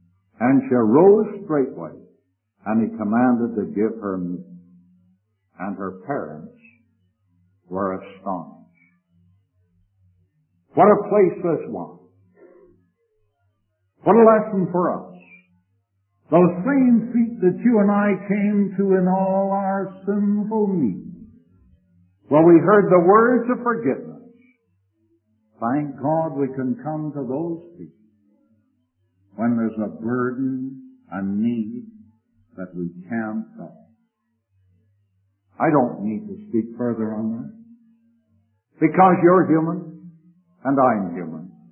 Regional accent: Galt, Ontario, Canada; I remember a big Scotchman coming to my hometown of Galt in Canada when I was a young Christian.

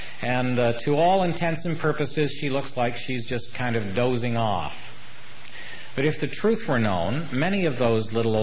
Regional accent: St. Catharines, Ontario, Canada; I had the opportunity in my hometown of St. Catharines. I was invited in to our old high school where I graduated.

